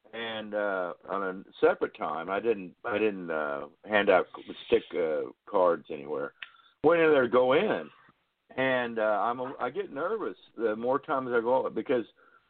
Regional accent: LeRoy, Kansas, United States; Well, yeah, I was thinking back to my days in Leroy, Kansas, my hometown.

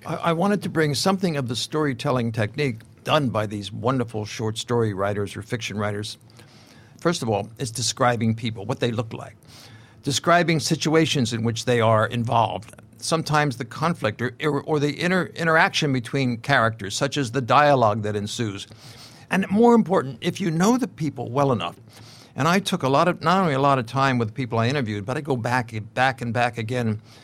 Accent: United States; As a young American in this particular setting, my hometown, DiMaggio was one of the few men with an Italian name that didn't bring dishonor upon the government or the nation of the United States.

